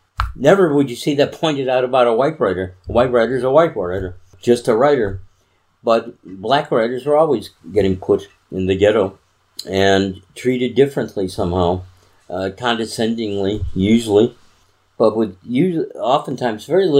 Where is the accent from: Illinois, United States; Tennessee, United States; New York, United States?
Illinois, United States; Chicago; And I said, oh, and I'm from Chicago, so does this mean you can't understand anything by a white writer from Chicago